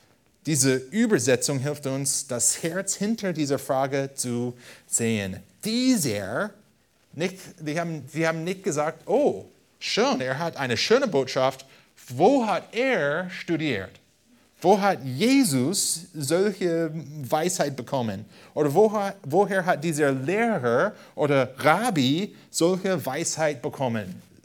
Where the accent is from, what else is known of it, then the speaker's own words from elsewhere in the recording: United States; German is a second language; Ich würde sagen, auch als Amerikaner, der diese Vers auf Deutsch gelesen hat